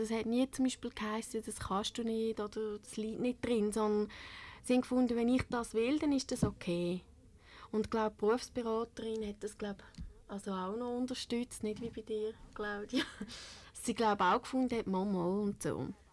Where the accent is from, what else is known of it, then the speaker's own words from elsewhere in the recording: Kriens, Lucerne, Switzerland; Ich bin in Kriens aufgewachsen und dann in Luzern in die Kunstgewerbeschule.